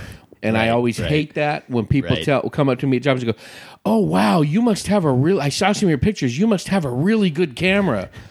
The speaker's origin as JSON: {"language": "English", "region": "Arizona", "country": "United States", "said": "I'm from Arizona. They call it a fiddle."}